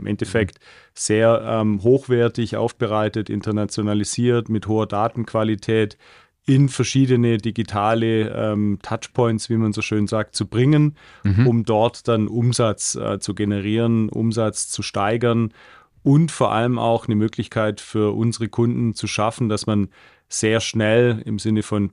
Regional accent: Swabia, Germany; now in Munich, Germany; Münchner, genau. Nicht gebürtig, aber ich lebe hier als Schwabe, als Exilschwabe seit 16 Jahren sozusagen.

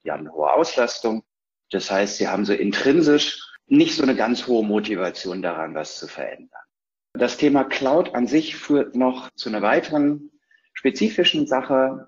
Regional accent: North Rhine-Westphalia, Germany; In Hashtags ordne ich mich ein als Ostwestfale, neugierig, verliert ungern und ist schon lange dabei

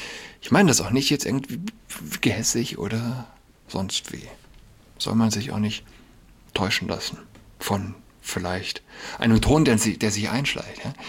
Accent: Germany; Man glaubt ja als Deutscher, oder sagen wir, ja, ich weiß nicht, jeder kennt vielleicht dieses Gefühl. Warum ist unsere Sprache so unecht?

